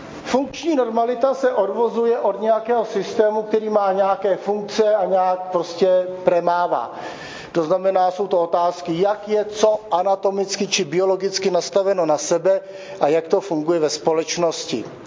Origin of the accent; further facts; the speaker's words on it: Vlachovo Březí, South Bohemian Region, Czechia; Já jsem vyrostl v Vlachově březí.